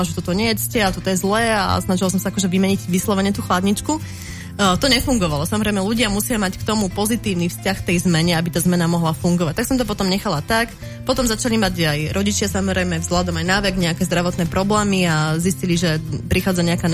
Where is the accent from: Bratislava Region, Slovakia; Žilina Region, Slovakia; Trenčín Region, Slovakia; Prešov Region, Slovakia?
Žilina Region, Slovakia; Martin; Ja som Martinčanka